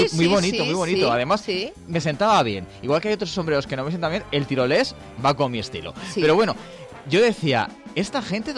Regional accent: Spain; yo soy español.

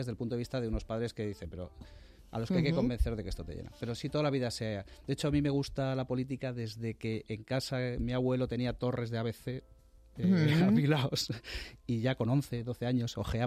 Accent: Spain; Yo soy un enamorado de España, de mi país, lógicamente, como muchos, como la mayoría de los españoles

